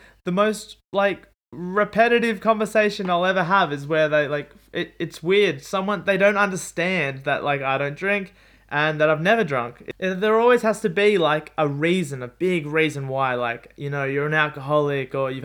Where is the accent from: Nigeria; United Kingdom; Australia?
Australia; And I'm like, yes, I'm Australian.